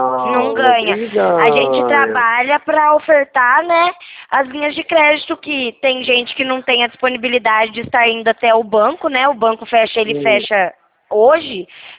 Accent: São Paulo, Brazil; Não sou carioca, sou paulista.

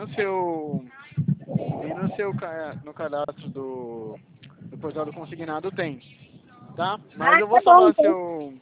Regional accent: Itu, São Paulo, Brazil; eu sou daqui de Itu, aqui do lado aqui.

